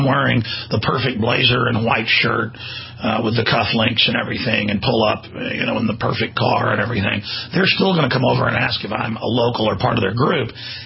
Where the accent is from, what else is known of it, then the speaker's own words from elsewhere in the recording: Dallas, Texas, United States; I mean, I grew up in Dallas